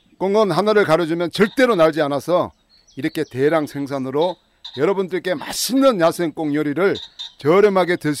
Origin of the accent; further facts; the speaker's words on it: Gangwon, South Korea; 제가 어릴 때 강원도 산골에 살았거든요. 산골도 그 산 중턱에 저희 집이 위치했습니다.